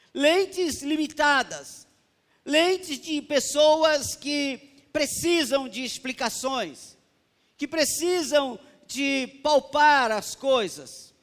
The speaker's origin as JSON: {"language": "Portuguese", "town": "Jundiaí", "region": "São Paulo", "country": "Brazil", "tie": "born there", "said": "eu estava lá em Jundiaí, nasci lá no Hospital São Vicente de Paula, dia 5 de dezembro de 1960"}